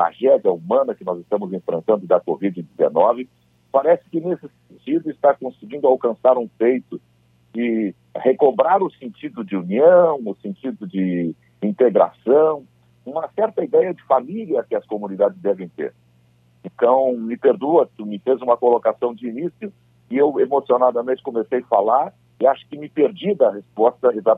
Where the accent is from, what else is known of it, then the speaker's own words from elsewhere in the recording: São Luiz Gonzaga, Rio Grande do Sul, Brazil; onde tive minhas primeiras amizades, meu primeiro namoro, meu primeiro casamento, enfim, onde eu iniciei a vida, foi São Luís Gonzaga.